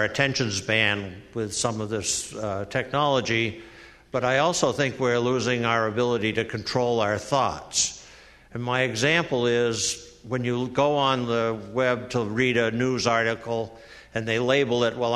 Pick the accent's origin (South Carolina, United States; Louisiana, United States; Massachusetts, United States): Massachusetts, United States; Newton; I'm from Newton.